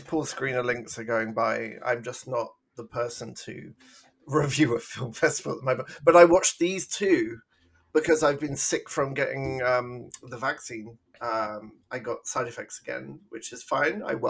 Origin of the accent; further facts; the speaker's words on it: England, United Kingdom; I'm from England.